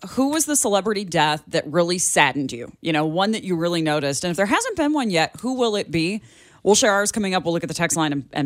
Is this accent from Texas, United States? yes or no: no; Chicago, Illinois, United States; growing up in Chicago, I had to announce Walter Payton's death on the air.